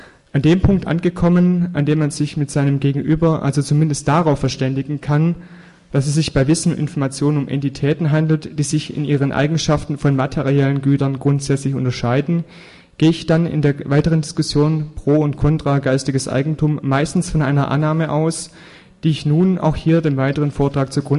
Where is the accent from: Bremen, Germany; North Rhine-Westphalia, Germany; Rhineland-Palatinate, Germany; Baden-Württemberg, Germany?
Baden-Württemberg, Germany; Bei uns, ich komme aus dem Schwaben, ist es auch oft das Häusle